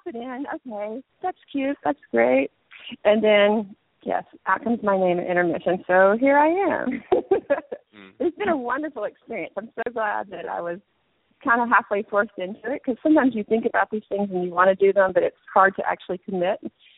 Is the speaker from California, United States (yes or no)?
yes; California, United States; I grew up here in California and I spent a lot of time here, so I'm trying to find my niche here in the South Bay. I've lived down here since 2009